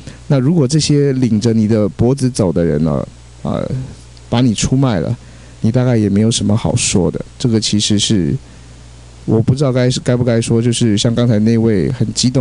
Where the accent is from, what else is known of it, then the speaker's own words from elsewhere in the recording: Taiwan; 所以说我们台湾人就应该兴高采烈的接受